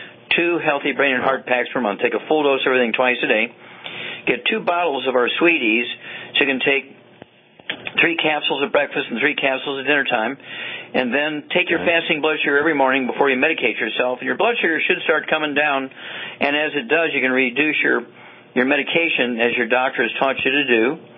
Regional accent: Louisiana, United States; Being a Cajun down there in Louisiana, you know, if you eat a lot of rice, that's fine.

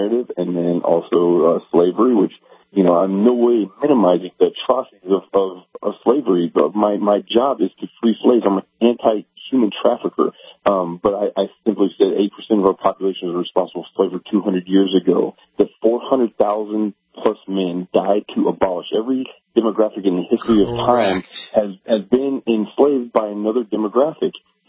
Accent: Florida, United States; now in Georgia; Yes, sir. I'm from Florida. I live in Georgia at the time, but I grew up in Florida.

